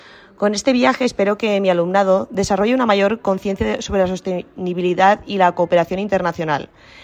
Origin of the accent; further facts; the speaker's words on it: Spain; soy de España y vivo en la ciudad de Vic y trabajo en el Instituto Antoni Pous i Argila de Manlleu.